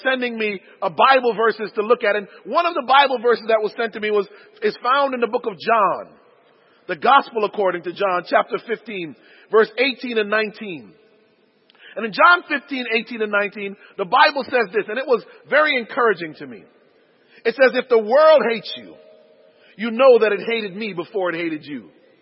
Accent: Connecticut, United States; born there; I was born in the Constitution state of Connecticut.

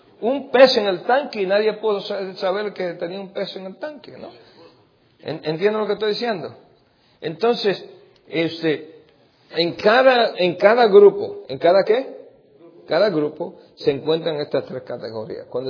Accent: New York, United States; Yo me crié en Nueva York y criándome en Nueva York me crié en pandillas

